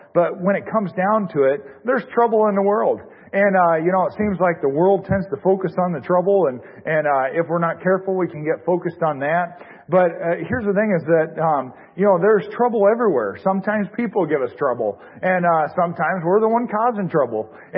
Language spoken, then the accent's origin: English; Washington, United States; also born or lived in Montana; Growing up out west, I was born in Montana and raised in Washington.